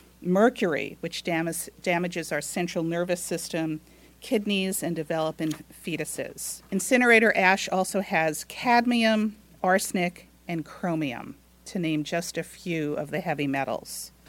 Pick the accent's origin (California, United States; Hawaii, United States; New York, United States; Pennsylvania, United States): New York, United States; Catskill; I grew up in Greene County, went to high school in Catskill.